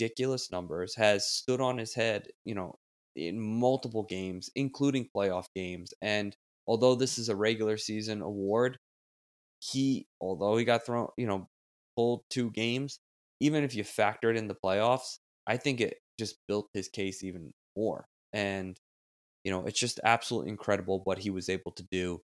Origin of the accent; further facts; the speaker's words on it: Arizona, United States; as an American from Arizona, go figure.